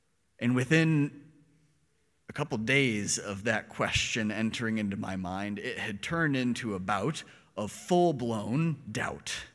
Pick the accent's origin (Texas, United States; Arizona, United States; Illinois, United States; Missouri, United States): Missouri, United States; St. Louis; born there; I was born in St. Louis, raised in a pretty standard Catholic family.